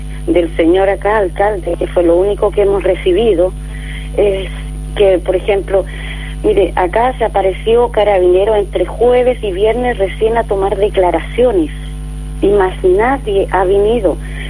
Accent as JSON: {"language": "Spanish", "town": "Concepción", "region": "Biobío", "country": "Chile", "said": "y resulta que nosotros somos de acá de Conce."}